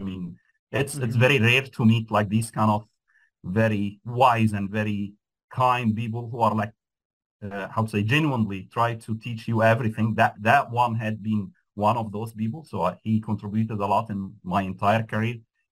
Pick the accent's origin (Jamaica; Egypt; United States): Egypt; also born or lived in France / Europe; Yeah, so I'm from Egypt, and I had been in the academia for a long time over there, right? And then I just got my PhD from France. So I lived in Europe for a while.